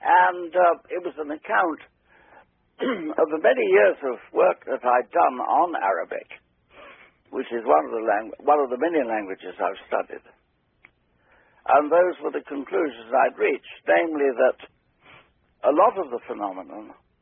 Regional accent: United Kingdom; We have a wonderful word, timbam, because we're rather refined people. We're British. We're not like you crude American colonials.

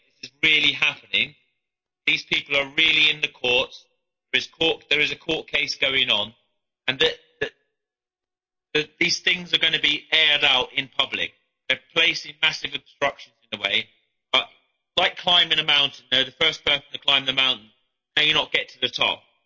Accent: Ireland; The obviously I'm Irish.

